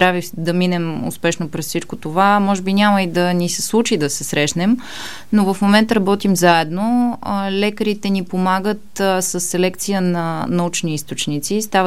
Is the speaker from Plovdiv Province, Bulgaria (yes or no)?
no; Ruse, Ruse Province, Bulgaria; Израснала съм в Русенската болница и в нейната реанимация.